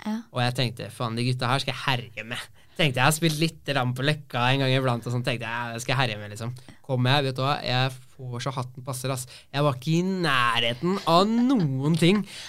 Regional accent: Oslo, Norway; now in Fredrikstad, Norway; Jeg oppvokst på Ammerud.

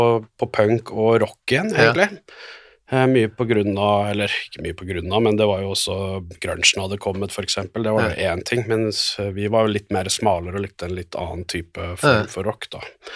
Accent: Fredrikstad, Østfold, Norway; also born or lived in Bergen; Men jeg flyttet altså fra Fredrikstad til Bergen først.

